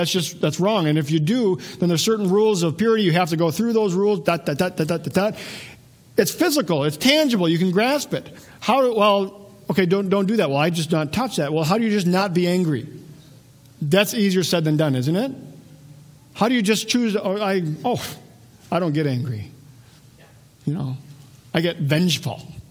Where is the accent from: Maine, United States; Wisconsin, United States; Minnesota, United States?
Minnesota, United States; Wadena; You know, when I was growing up in Wadena, there was great conflict between the wrestlers and the hockey players.